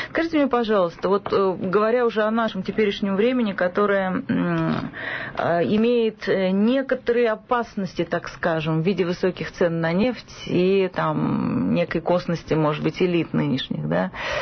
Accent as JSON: {"language": "Russian", "region": "Saint Petersburg", "country": "Russia", "tie": "born or raised there", "said": "я, например, выросла в Петербурге и в очень средней, такой среднестатистической семье."}